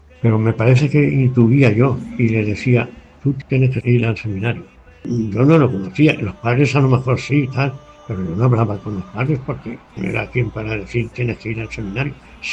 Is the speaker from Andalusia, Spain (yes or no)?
no; Fuente del Fresno, Castilla-La Mancha, Spain; soy de Fuente del Fresno y nací en el año 1939.